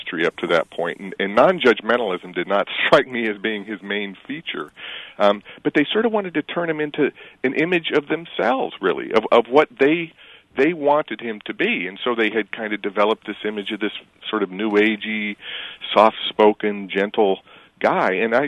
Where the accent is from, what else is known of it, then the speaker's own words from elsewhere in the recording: Illinois, United States; sort of a Lincoln buff growing up on Lincoln Street and in the land of Lincoln and so on.